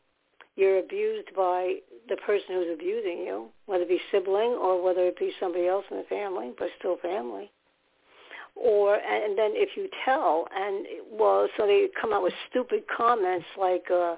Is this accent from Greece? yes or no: no; New York City, New York, United States; Okay, I lived in New York. I was born in New York.